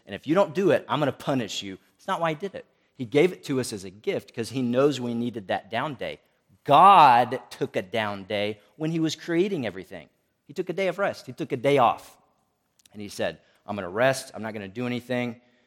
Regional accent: United States; and I know it's easy for me to say this because I'm an American

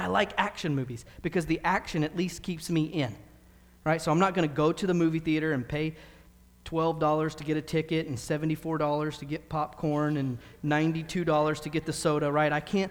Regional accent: the South, United States; I grew up in the South

